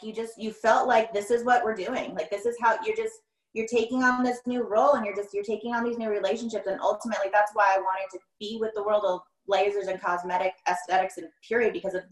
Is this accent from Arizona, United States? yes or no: yes; Mesa, Arizona, United States; So yeah, I'm born and raised in Arizona. And I born in Mesa. I now currently reside in Gilbert.